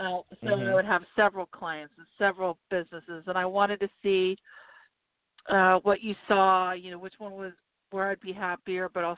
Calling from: Pittsburgh, Pennsylvania, United States; from Pittsburgh.

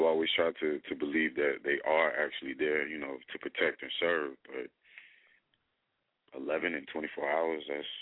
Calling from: Tampa, Florida, United States; I'm calling from Tampa.

